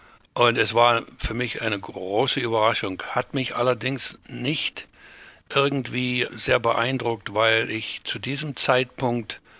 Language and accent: German; Reichenbach, Saxony, Germany; born there; Ja, in Reichenbach, Oberlausitz. Ja. Meine Eltern wohnten in Rietschen, allerdings bin ich dann im Hause meiner Großeltern geboren.